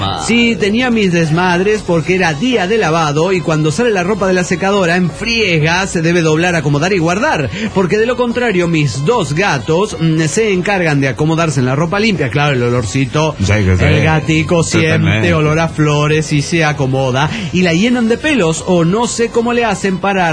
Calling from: Mexico City, Mexico; del DF mexicano.

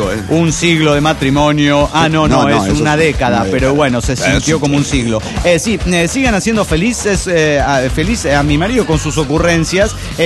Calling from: Puebla, Mexico; de Puebla, México.

